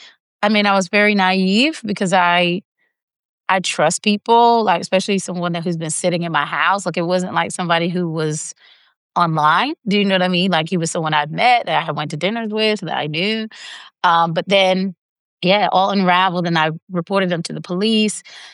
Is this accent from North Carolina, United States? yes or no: yes; North Carolina, United States; We were both from like very rural towns. He was from Australia and I was from North Carolina.